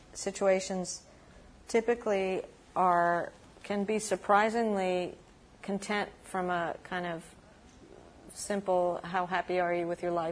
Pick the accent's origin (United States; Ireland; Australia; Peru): Peru; I'm from Peru, which is, I have to say, one of the richest sort of artistic handicrafts traditions in Latin America, as well as cuisines.